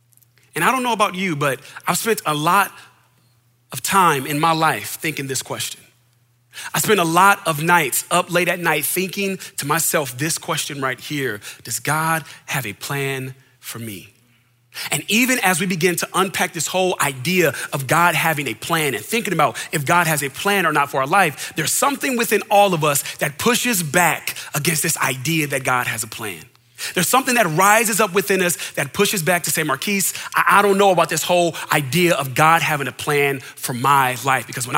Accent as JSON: {"language": "English", "region": "California", "country": "United States", "tie": "born or raised there", "said": "It's gonna be back in my hometown. So I go to my wife again. I say, babe, I got a plan. There's this potential job opportunity out in California. We'll be back next to family."}